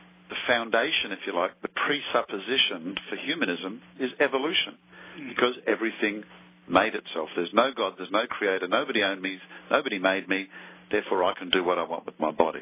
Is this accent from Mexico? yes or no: no; Australia; my home country of Australia